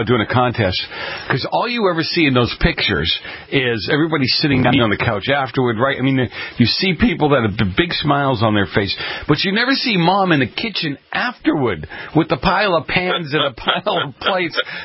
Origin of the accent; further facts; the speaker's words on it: New England, United States; You know, I grew up in New England. My ancestry is Italian